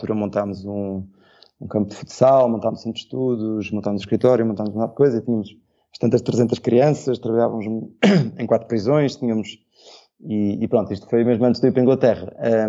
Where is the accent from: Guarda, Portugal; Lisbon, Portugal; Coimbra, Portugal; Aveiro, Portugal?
Lisbon, Portugal; born there; accent: Lisbon; uma pessoa como eu, que teve a sorte de nascer em Lisboa, ter este sotaque assim meio afetado que tu estás a ver, que é um sotaque de quem nasceu numa zona muito privilegiada de Lisboa